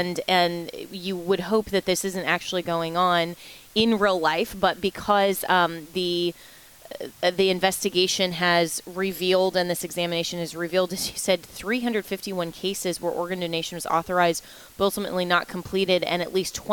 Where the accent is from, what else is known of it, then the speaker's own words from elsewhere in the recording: Florida, United States; how it is now in my home state of Florida.